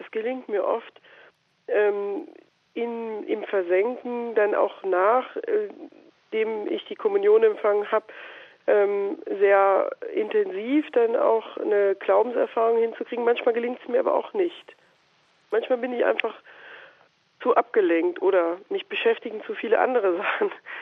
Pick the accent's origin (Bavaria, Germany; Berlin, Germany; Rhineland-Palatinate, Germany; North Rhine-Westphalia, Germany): Rhineland-Palatinate, Germany; so mit 20, 21 bin ich Landesvorsitzende der Jugendorganisation der SPD in meinem Heimatland Rheinland-Pfalz geworden